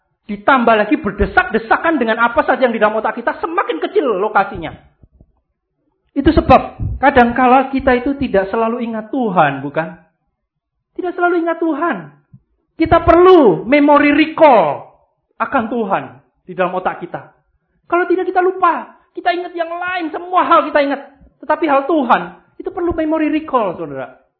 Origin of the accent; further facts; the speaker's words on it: Java, Indonesia; Tapi saya orang Jawa dan Cina.